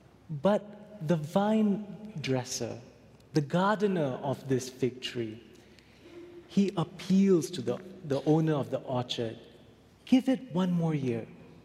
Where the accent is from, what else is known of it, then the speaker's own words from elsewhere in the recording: Malaysia; moved away; Years ago, when I was a kid growing up in Malaysia